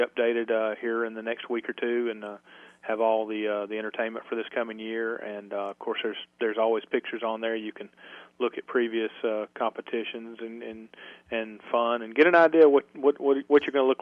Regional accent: Gainesville, United States; born there; I've spent a lot of time, and I was born in Gainesville, so you know.

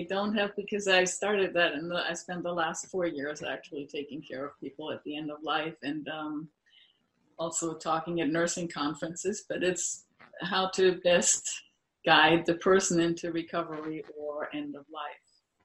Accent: Germany; I used to have somebody take me to the airport when I left Europe, and I'm from Germany.

